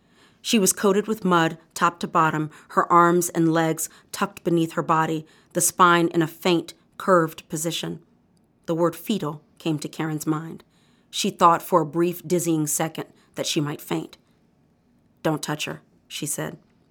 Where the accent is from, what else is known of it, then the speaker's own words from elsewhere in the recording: the South, United States; I'd never been on a plantation before, even though I am born and raised in the American South.